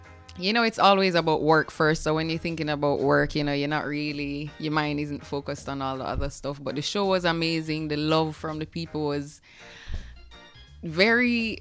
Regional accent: Jamaica; I am Jamaican, one of 10 children.

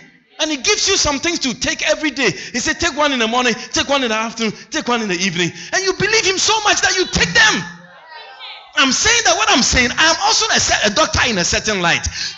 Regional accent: Agogo, Ashanti, Ghana; I was born in West Africa, in a country called Ghana, in a region called Ashanti region, in a town called Agogo, to … 86 years ago.

